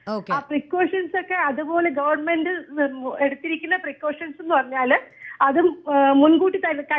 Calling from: Pattam, Kerala, India; ഞാൻ പട്ടത്തുനിന്ന്.

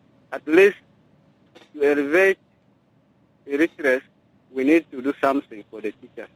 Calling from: Yambio, Western Equatoria, South Sudan; I'm calling from Yambio.

